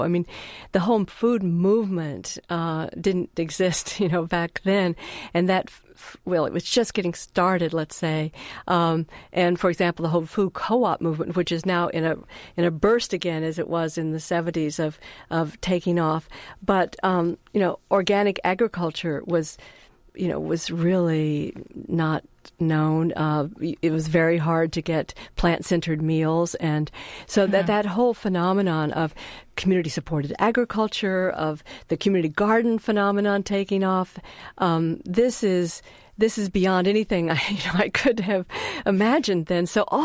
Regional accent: Fort Worth, Texas, United States; I grew up in Fort Worth, Texas, cowtown, you know, and the idea of living without meat was unthinkable.

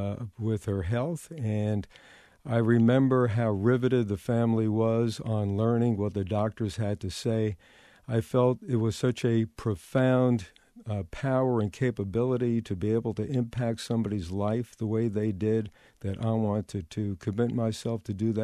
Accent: Brooklyn, New York, United States; Well, I was a young kid growing up in Bensonhurst, Brooklyn. My parents were immigrants from the Ukraine, fled the pogroms. So I grew up in a real blue-collar neighborhood.

